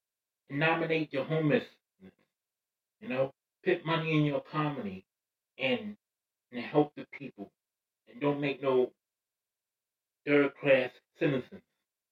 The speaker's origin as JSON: {"language": "English", "country": "United States", "said": "I'm American, so I have that right to speak like that, you know?"}